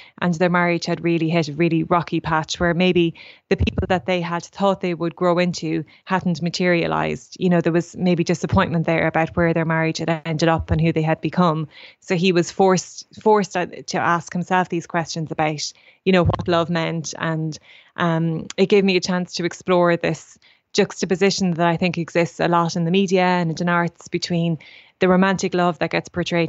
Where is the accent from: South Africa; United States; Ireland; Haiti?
Ireland; Portlaoise, Leinster; Yeah, I grew up in Portlaoise